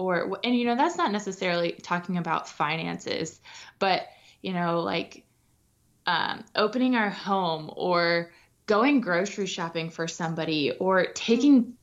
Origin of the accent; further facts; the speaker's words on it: Columbus, Ohio, United States; So I am born and raised in Columbus, Ohio, and obviously we're still here.